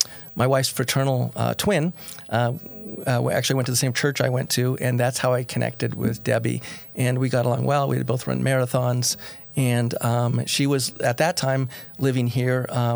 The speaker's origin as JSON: {"language": "English", "town": "Seattle", "region": "Washington", "country": "United States", "lives_now": "Utah, United States", "said": "We were not from here. We were both from liberal areas. I was from Seattle, and my wife was from Boston."}